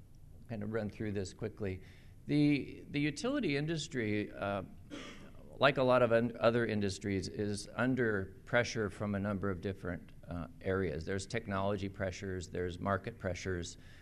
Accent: Eugene, Oregon, United States; So I ended up back in Eugene where I had started. I was born in Sacred Heart Hospital, and my dad still lives in the house that I grew up in.

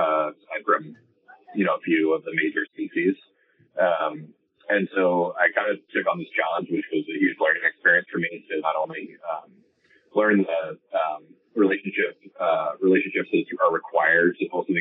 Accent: Ashland, Oregon, United States; Yeah, I was born in Ashland and raised in Southern Oregon.

